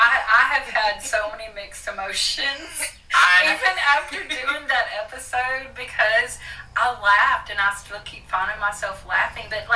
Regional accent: Texas, United States; accent: Northeast Texas; So I'm just gonna sit over here with my Northeast Texas accent.

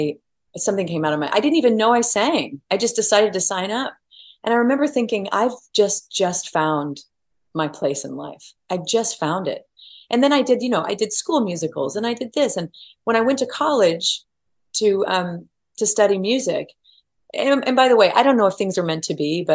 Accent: Oklahoma, United States; No, I grew up in Western Oklahoma. I didn't visit New York until I was 21 years old.

